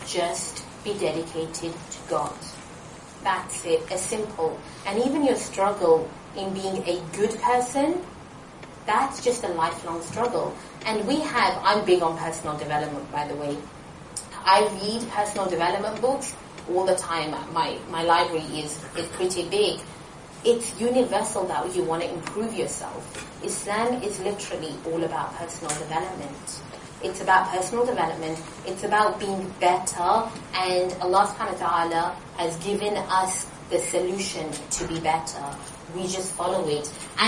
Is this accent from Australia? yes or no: no; United Kingdom; I'm from Britain. I hardly go back to where my parents are born, you know. I like being here. This is my country.